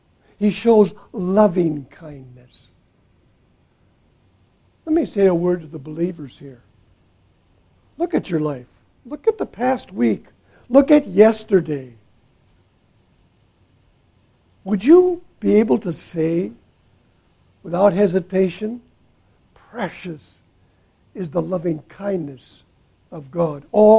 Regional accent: Milwaukee, Wisconsin, United States; I grew up in Milwaukee, came to this chapel, found the Lord Jesus as my Savior at a Bible camp.

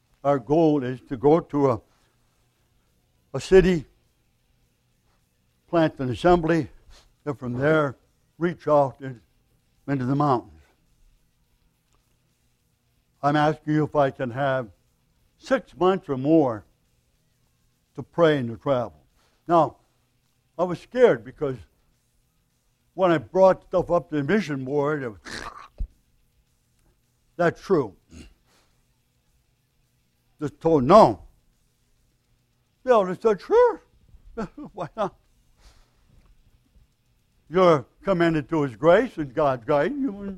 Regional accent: Milwaukee, Wisconsin, United States; Because I'm from Milwaukee and we came here.

